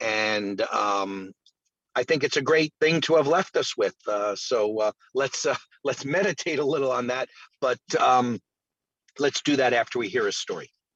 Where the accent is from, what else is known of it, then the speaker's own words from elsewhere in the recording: Kansas, United States; I was raised in Kansas, the only child of loving parents who drank socially. We moved frequently.